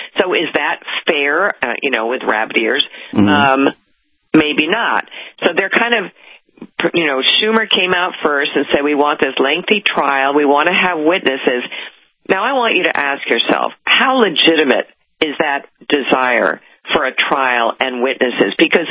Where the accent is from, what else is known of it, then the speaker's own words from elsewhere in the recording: New York City, New York, United States; You know, I will tell you, as a New Yorker who supports Trump, I am in a corner.